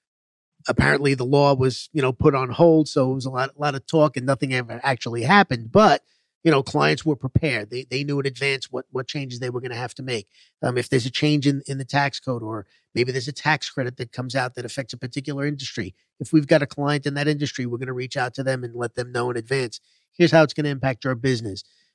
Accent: New York, United States; Actually, born and raised in New York. We migrated south about 17 years ago

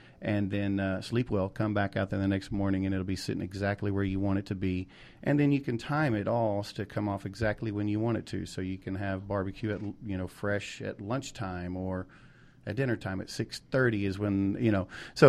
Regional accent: Texas, United States; moved away; I'm from Texas, moved here in '94, so it became a big goal of mine to have the best brisket in the state of Georgia.

